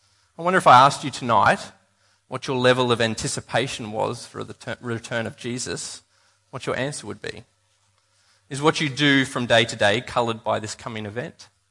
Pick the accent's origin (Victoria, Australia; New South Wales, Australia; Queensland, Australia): New South Wales, Australia; Sydney; I'm from Sydney myself, so it's really nothing at all for me to be here.